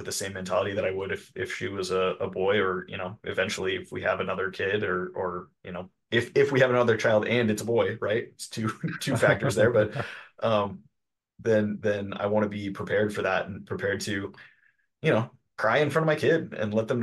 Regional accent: United States; And in this society that we live in, Derek and I speaking as American men, we grew up, and we'll get into it a little bit more, but Derek and I both grew up in a very boys don't cry culture.

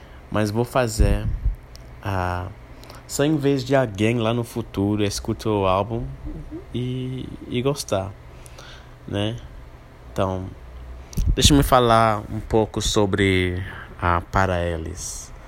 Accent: Jamaica; Portuguese is a second language; also born or lived in United States / Barbados; now in Brazil; se você está percebendo que meu sotaque é estranho, é porque eu não sou brasileiro, né? Nem sou angolano, nem sou haitiano. Eu sou jamaicano. Eu sou americano também, né? Sou americano, jamaicano e do Barbados também.

